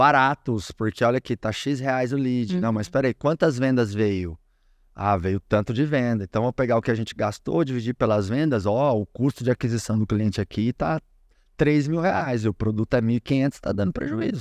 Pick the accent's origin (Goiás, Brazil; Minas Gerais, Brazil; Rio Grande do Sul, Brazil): Goiás, Brazil; born there; now in São Paulo, Brazil; lá onde eu nasci, no interiorzão de Goiás